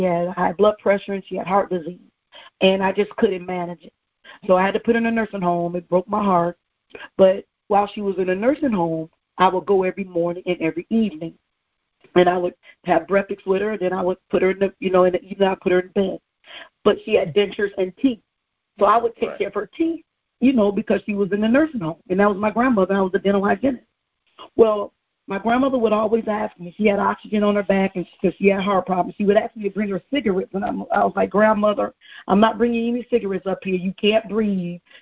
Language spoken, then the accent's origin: English; Detroit, Michigan, United States; now in Florida, United States; I'm originally from Detroit, and I was in the Navy, and I ended up getting stationed in Florida, and that's where we ended up settling.